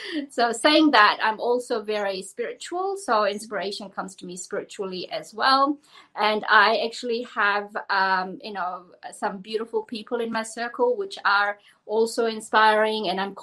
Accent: New Zealand; like I am Indian, not born in India, grew up in New Zealand, and I was the only colored girl in my school.

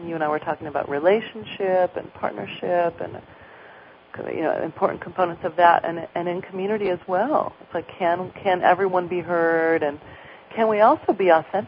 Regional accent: California, United States; In Marin County, California.

